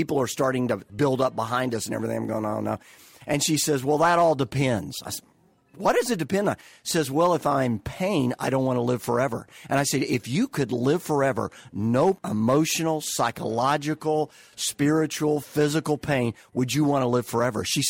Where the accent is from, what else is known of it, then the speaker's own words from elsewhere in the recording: Kentucky, United States; I grew up in Kentucky, similar backgrounds and all that sort of stuff. After moving out of Kentucky, I went to seminary at Dallas Theological Seminary